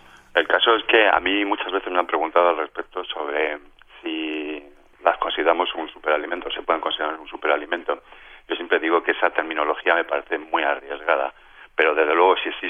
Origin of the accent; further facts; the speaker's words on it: Madrid, Community of Madrid, Spain; yo como buen madrileño